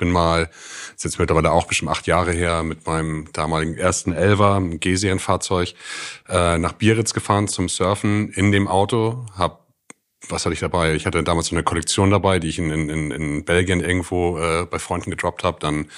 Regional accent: California, United States; ich wäre ganz gerne in meiner alten Heimat in Kalifornien, in Südkalifornien, würde morgens surfen gehen. Wind and Sea heißt der alte Spot, wo ich groß geworden bin dort.

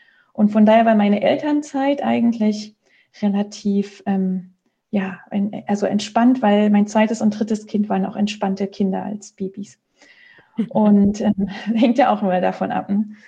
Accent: Germany; moved away; Ich kenne das, also wie man vielleicht hört, ich komme aus Deutschland, aber ich habe eben noch viele oder Freunde und Verwandte natürlich in Deutschland

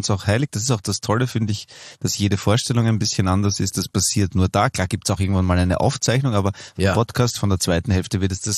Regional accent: Vienna, Austria; born there; Also ich bin zwar in Wien geboren

